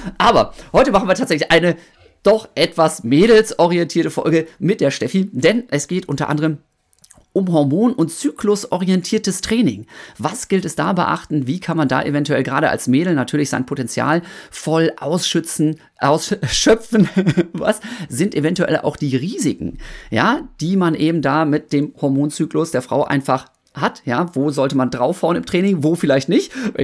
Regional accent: Osnabrück, Lower Saxony, Germany; Ja, groß geworden bin ich hier in Osnabrück.

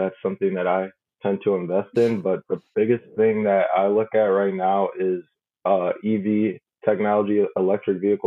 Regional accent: Southfield, Michigan, United States; born there; moved away; also born or lived in West Bloomfield; I was born in Southfield, moved to West Bloomfield about the end of middle school, ended up graduating, just graduated from Michigan State in May, 2020 grads.

